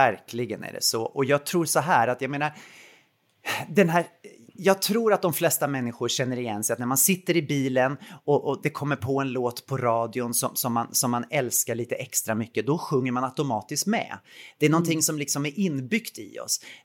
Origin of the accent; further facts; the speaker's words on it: Katrineholm, Södermanland, Sweden; now in Stockholm, Sweden; Så när gymnasiet var slut så flyttade jag till Stockholm. Jag är född och uppvuxen i Katrineholm.